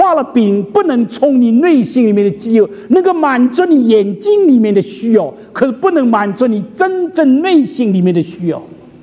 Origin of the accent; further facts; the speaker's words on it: China; 我们中国人老人常常这样讲，年轻人不知道天多高地多厚